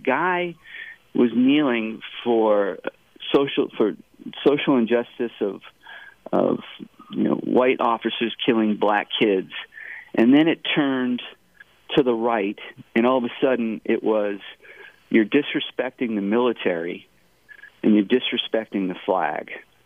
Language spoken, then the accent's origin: English; Northeastern United States, United States; now in Georgia, United States; I know I'm not from the South, but I feel this is my home now.